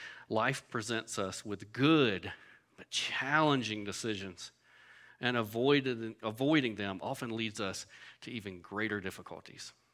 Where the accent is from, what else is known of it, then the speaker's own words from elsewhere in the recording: the South, United States; Like, I'm from the South, woman.